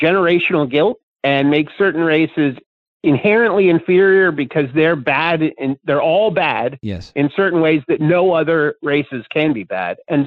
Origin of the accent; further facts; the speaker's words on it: Pennsylvania, United States; I grew up in, you know, Appalachia goes all the way up into Pennsylvania. I grew up in the Appalachian part of Pennsylvania.